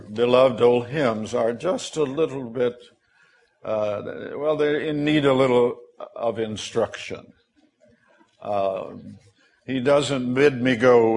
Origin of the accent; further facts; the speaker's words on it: Missouri, United States; I was raised way down in the Missouri Ozarks, where the Three Bears live.